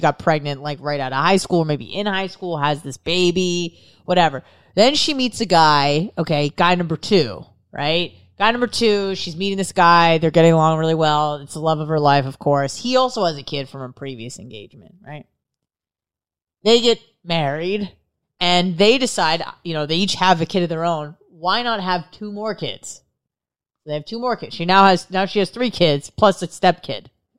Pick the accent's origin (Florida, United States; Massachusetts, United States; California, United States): California, United States; San Diego; Why? I go, I'm from San Diego.